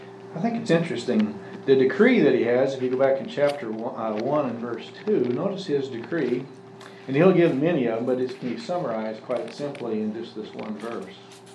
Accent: Oklahoma, United States; also born or lived in Iowa; She knew I was from Oklahoma. I didn't tell her I was born in Iowa.

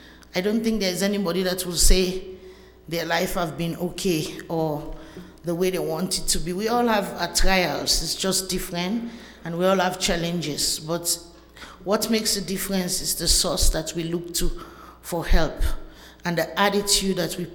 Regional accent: Sierra Leone; English is a second language; And I come from Sierra Leone. It's a very teeny country in Africa. It's small as the size of North Carolina.

